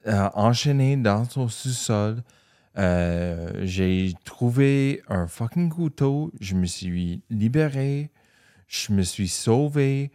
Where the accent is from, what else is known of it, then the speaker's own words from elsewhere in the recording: New York, United States; Je suis de New York, je suis présentement à Chicago.